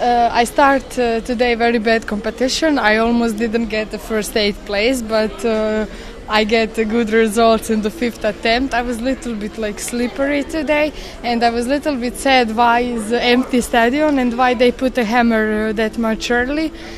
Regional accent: Croatia; English is a second language; from Croatia.

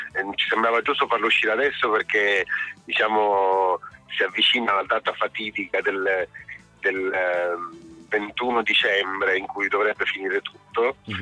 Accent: Sicily, Italy; la mia terra si sente, cioè, si sente che sono siciliano

